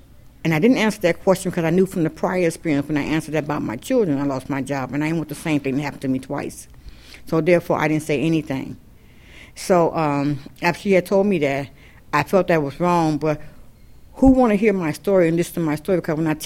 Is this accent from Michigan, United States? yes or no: no; Chicago, Illinois, United States; I'm from Chicago